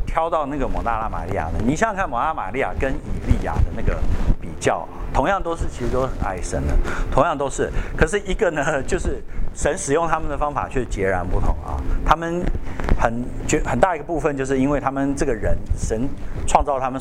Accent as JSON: {"language": "Chinese", "country": "Taiwan", "tie": "born or raised there", "said": "至少我是台湾来嘛，我们台湾小时候那个嚯、哦、那个我那个年代啦"}